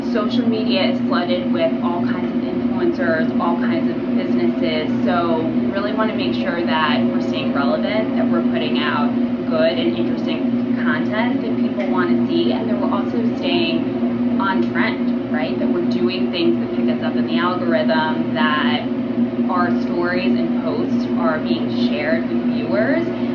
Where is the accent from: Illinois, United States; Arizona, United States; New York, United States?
New York, United States; Westchester; I mean, I love Westchester. I grew up in Westchester.